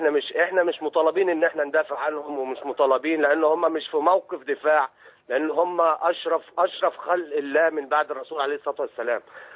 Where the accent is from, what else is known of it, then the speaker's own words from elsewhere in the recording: Tanta, Gharbia, Egypt; أنا من طنطا حضرتك من مصر.